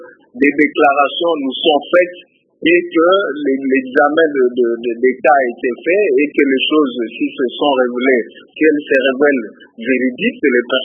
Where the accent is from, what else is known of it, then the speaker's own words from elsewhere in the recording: DR Congo; chez nous en RDC